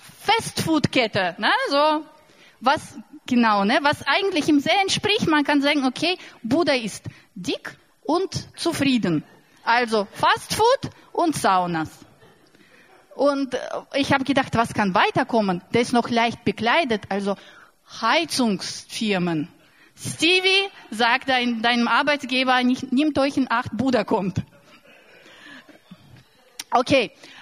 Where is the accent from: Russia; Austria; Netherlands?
Russia; German is a second language; now in Germany; Und ich bin eine Russin und in Russland Silvester und diese Nacht in noch nächstes Jahr ist etwas ganz Besonderes.